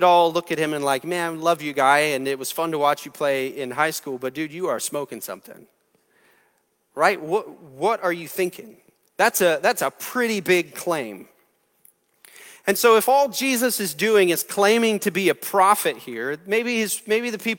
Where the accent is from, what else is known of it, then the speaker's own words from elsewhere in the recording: Manheim, Pennsylvania, United States; Matt grew up back in my hometown of Mannheim, Pennsylvania.